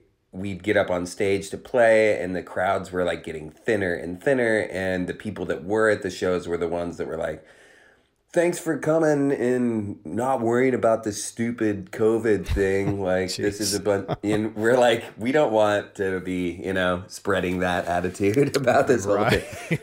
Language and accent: English; Lewiston, Idaho, United States; moved away; Indeed. I am from Lewiston, Idaho.